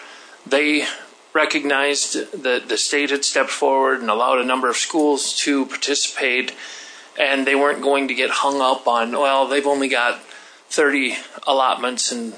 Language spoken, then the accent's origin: English; Clark, South Dakota, United States; My hometown is Clark.